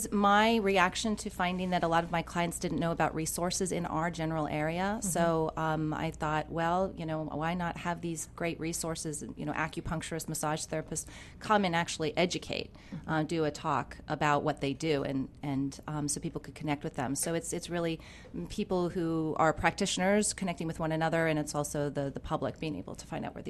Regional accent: United States; also born or lived in Switzerland; And I remember as an American, when I first got there, I was like, this is crazy.

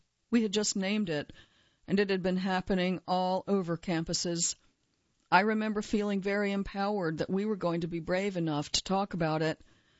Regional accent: Cincinnati, Ohio, United States; Whitley reminded me of a lot of the women that I grew up with in Cincinnati, and in Jack and Jill and women who attended Hampton.

